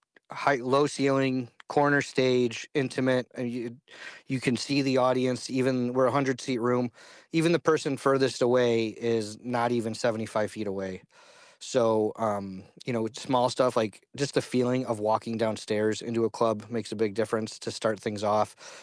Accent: Wisconsin, United States; I grew up outside Lake Geneva where the tourists would come and stuff

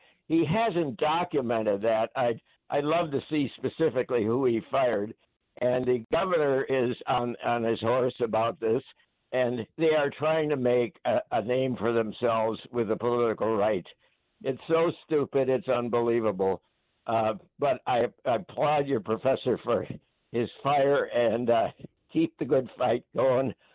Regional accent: Florida, United States; Hello, I'm visiting from Florida, and if a professor really wants to see fire going on about critical race theory, he should see what's going on in Florida.

